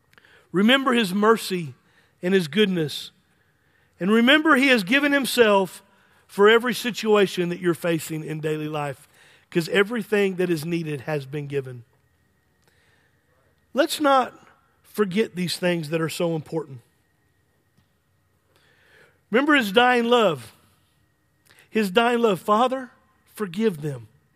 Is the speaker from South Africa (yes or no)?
no; United States; As an American, I have a right to wave my flag